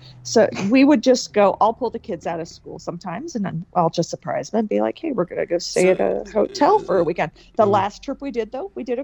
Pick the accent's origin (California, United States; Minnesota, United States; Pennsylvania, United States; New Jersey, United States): California, United States; Well, growing up in California, it was a really big deal if my family could afford to go to Disneyland